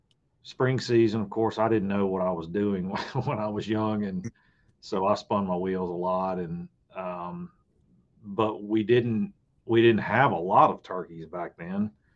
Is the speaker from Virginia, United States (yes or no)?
yes; Virginia, United States; Yeah, I mean, I grew up in Virginia, and we had a fall and a spring hunting season